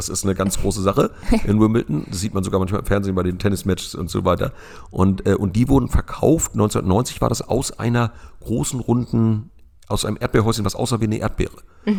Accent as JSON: {"language": "German", "town": "Lübeck", "region": "Schleswig-Holstein", "country": "Germany", "tie": "born there", "said": "Ich komme gebürtig aus Lübeck"}